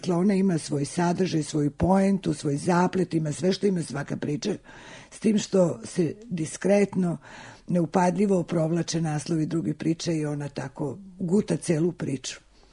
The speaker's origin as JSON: {"language": "Serbian", "region": "Belgrade", "country": "Serbia", "tie": "born or raised there", "lives_now": "Paris, France", "said": "Ja moram da kažem da izuzetno volim moj grad. To je moj rodni grad"}